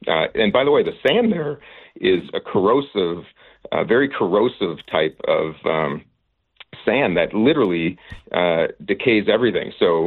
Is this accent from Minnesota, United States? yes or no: yes; Minnesota, United States; So I came away from this very grateful for being a Minnesotan.